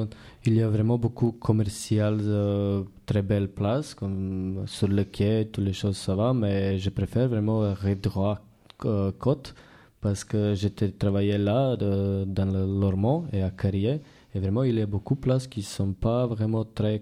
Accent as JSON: {"language": "French", "country": "Serbia", "second_language": "French", "lives_now": "Bordeaux, France", "said": "Oui, je suis serbe, je viens de Serbie, en fait."}